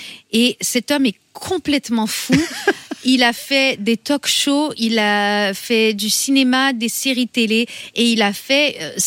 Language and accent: French; New Brunswick, Canada; Et moi je suis donc une Acadienne aussi. On me dit souvent québécoise, mais je suis née au Nouveau-Brunswick. J'ai grandi d'ailleurs au Nouveau-Brunswick.